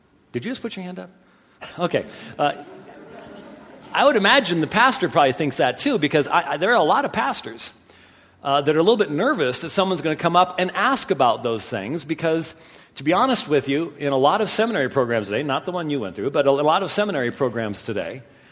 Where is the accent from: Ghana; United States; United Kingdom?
United Kingdom; Scotland; I'm Scottish, for crying out loud.